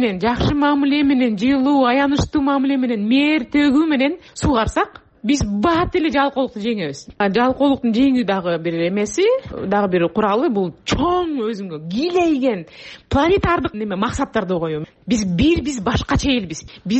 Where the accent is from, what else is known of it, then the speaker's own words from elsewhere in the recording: Alabuka, Jalal-Abad Region, Kyrgyzstan; Алабыка айылында мен төрөлүп өскөм.